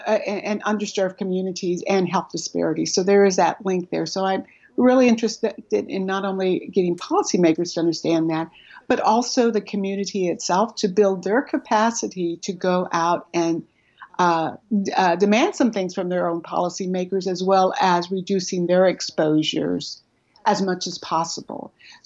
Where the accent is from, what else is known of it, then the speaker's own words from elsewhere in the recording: San Antonio, Texas, United States; I am from San Antonio, Texas, so this is where I live, born and bred here, so very, very much a part of the community here.